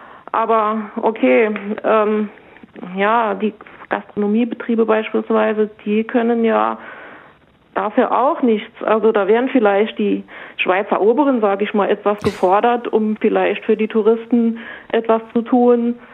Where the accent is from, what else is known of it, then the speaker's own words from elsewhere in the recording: Saarland, Germany; Ach, also es wird natürlich bei uns im Saarland auch gearbeitet, ist ja klar.